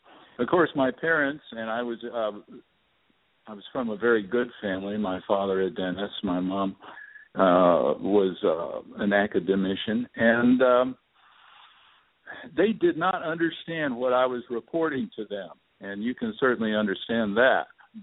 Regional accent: California, United States; And I grew up in California, and as a seven-year-old, I was one day standing underneath a huge tree

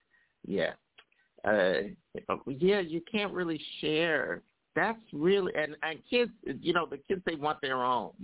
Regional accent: Philadelphia, Pennsylvania, United States; Are you kidding me? I grew up in Philadelphia.

